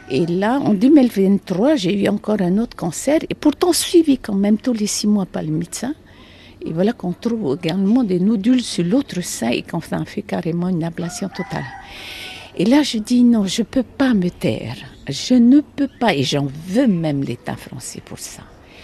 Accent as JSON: {"language": "French", "town": "Raiatea", "region": "Leeward Islands", "country": "French Polynesia", "said": "Donc je viens d'une île, de Raya Tea. Elle est donc aux îles sous le vent."}